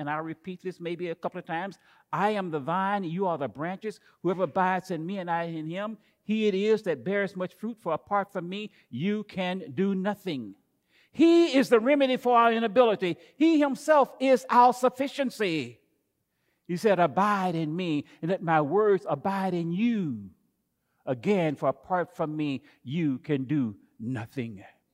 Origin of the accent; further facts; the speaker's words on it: the South, United States; I grew up in the South on a farm where cotton was the number one product that we raised.